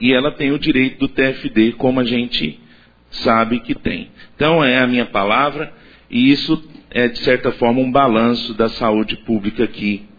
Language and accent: Portuguese; Brazil; Nós não podemos ficar reféns dessas atribuições negativas que se dá ao Brasil, que nós só somos brasileiros de 4 em 4 anos, não pode, esses estereótipos têm que acabar.